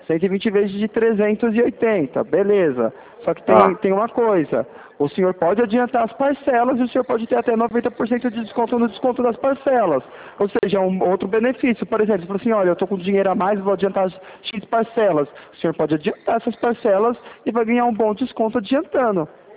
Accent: Itapevi, São Paulo, Brazil; Ah, compreendi, mas eu não sou daqui não, eu sou de Itapevi.

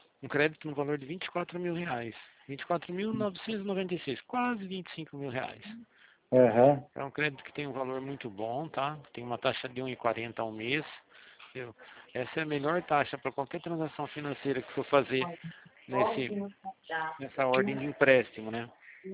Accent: Araras, São Paulo, Brazil; Eu também sou aqui de Araras, sou da agência de Araras também.

